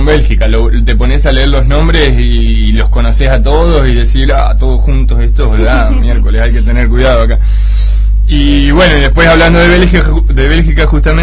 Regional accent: Argentina; como argentino siempre tenés la expectativa de que querés llegar a ganarlo

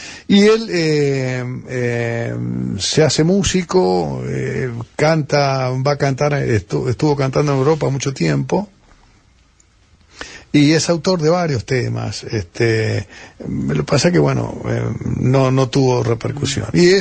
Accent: Paso de los Libres, Corrientes, Argentina; born there; also born or lived in San Luis; En Paso de los Libres Corrientes éramos vecinos de Paso de los Libres Corrientes cuando yo nací en Paso de los Libres Corrientes.

